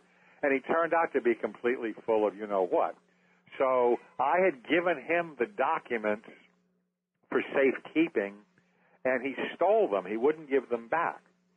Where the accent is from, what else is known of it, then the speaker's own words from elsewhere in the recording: Florida, United States; I'm a schmuck from Florida and you work for AP